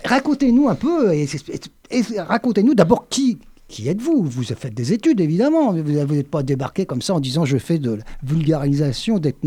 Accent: France; comment on avait vu l'époque autochtone chez nous en France.

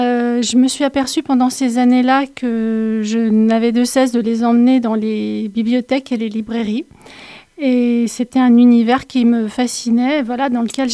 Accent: Lyon, Auvergne-Rhône-Alpes, France; also born or lived in Paris / Niort; En fait, je suis lyonnaise au départ, donc j'étais plutôt une habituée des grandes villes. J'ai passé 30 ans à Lyon, 6 ans à Paris, 18 ans à Niort.

